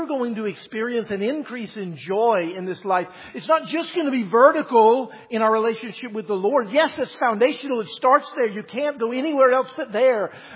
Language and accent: English; Mississippi, United States; I met someone from Mississippi, and I'm from Mississippi.